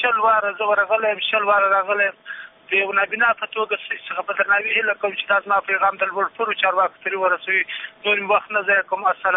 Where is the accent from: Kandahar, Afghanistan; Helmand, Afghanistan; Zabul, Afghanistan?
Kandahar, Afghanistan; زه د کندهار ولایت څخه یو تن